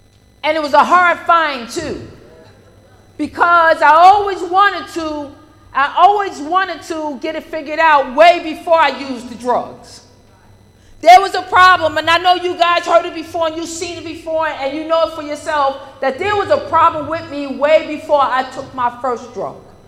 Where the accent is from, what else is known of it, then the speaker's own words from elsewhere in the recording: New York City, New York, United States; And I come from New York City, right?